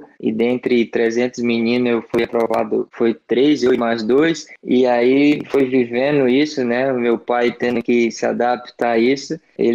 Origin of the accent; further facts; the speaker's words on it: Bahia, Brazil; porque eu sou baiano e quero os dois times na Série A para que, né, o nosso futebol lá na Bahia seja bem valorizado.